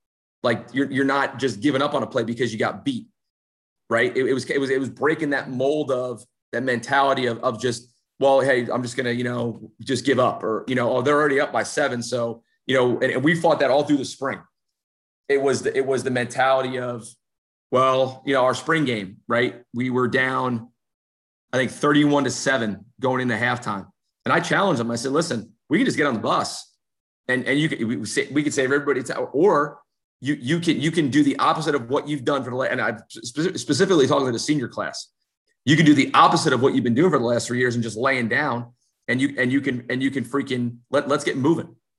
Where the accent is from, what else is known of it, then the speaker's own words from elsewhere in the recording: New Jersey, United States; I'm from New Jersey. I can do a few things well.